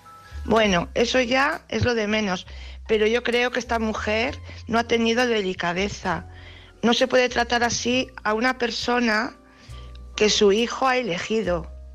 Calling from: Valladolid, Castile and León, Spain; de Valladolid.

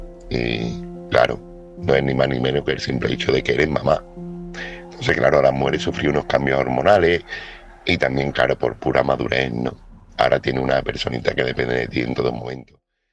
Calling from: Seville, Andalusia, Spain; corresponsal de Sevilla

